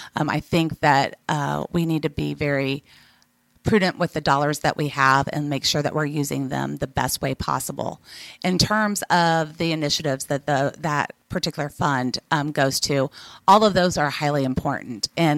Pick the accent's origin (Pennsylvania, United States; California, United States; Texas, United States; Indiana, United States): Indiana, United States; I have been born and raised in Bartholomew County. I grew up going to St. Peter's Lutheran School and then graduated from Columbus East